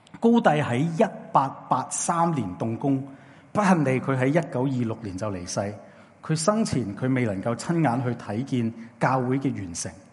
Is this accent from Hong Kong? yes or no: yes; Hong Kong; 我就是小学和中学呢都是在香港，即是我在隔离出世，小学中学都在这里读书的。那我就四年前去了柬埔寨在那边宣教，那刚刚回到香港两个礼拜多些。